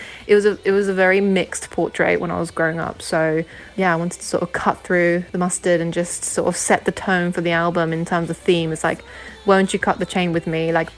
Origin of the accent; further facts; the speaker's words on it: London, United Kingdom; a teenager growing up in London